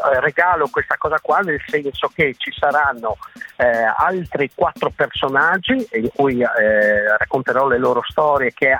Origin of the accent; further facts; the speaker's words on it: Friuli-Venezia Giulia, Italy; perché noi siamo friulani e quindi gli scioperi li facciamo addirittura alla rovescia, cioè lavorando.